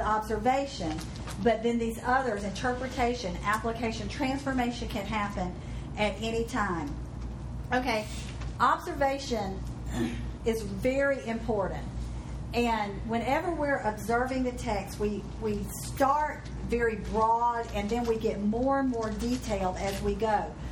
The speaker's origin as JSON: {"language": "English", "town": "Orangeburg", "region": "South Carolina", "country": "United States", "said": "I am from Orangeburg, South Carolina."}